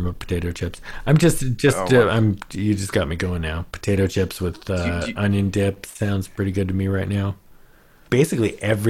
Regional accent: Oakland, California, United States; they left and went to Las Vegas and left my hometown of Oakland. And that's where I was born.

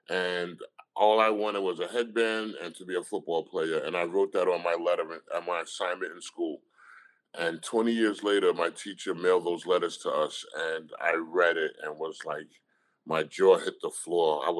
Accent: Brentwood, New York, United States; also born or lived in Amityville; I was born here on Long Island in Amityville. At a young age, I moved to Brentwood.

